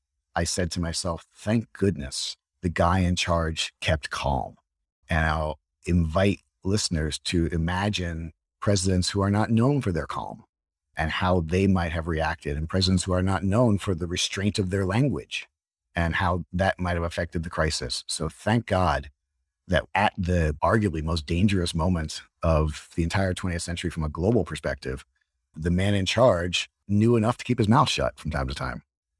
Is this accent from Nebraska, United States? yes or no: yes; Nebraska, United States; We grew up in Nebraska, but we both were going to school on the East Coast.